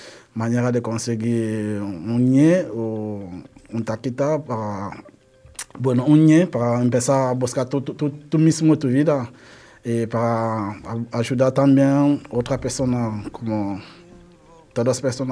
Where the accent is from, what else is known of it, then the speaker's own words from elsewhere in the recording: Cameroon; now in Spain; soy de Camerún. Para que llego aquí es como 5 países antes de llegar en España. Pero yo no he cogido avión.